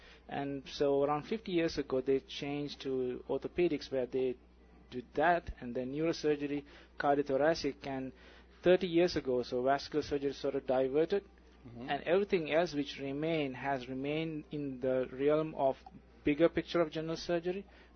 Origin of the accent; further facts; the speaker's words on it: Sri Lanka; also born or lived in London; So I grew up in Sri Lanka for a while and did my finished my medical education in London